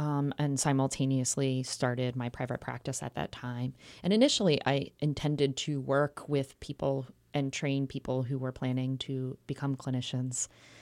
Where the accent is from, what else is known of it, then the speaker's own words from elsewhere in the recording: Philadelphia, Pennsylvania, United States; I really attribute much of my scholarship and professional life to growing up in Philadelphia. I lived in and was in West Philly during the move, which was pretty influential to my childhood.